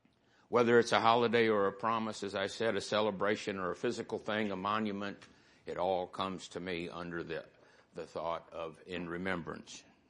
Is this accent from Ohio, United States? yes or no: yes; Ohio, United States; Where I was raised in Ohio, they were there.